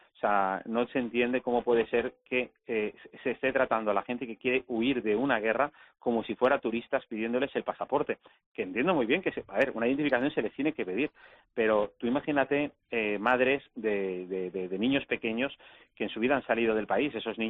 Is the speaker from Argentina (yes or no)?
no; Spain; me conoce a mí, que soy de España